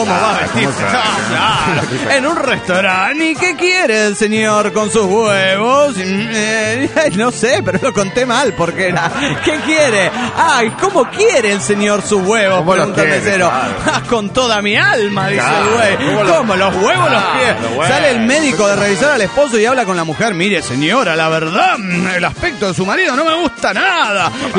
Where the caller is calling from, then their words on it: Hidalgo del Parral, Chihuahua, Mexico; de Hidalgo, de Parral, México.